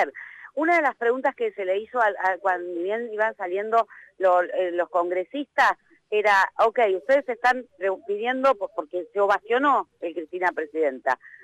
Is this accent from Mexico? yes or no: no; Gregorio de Laferrère, Buenos Aires Province, Argentina; born there; allá en la Ferrere, que es donde yo nací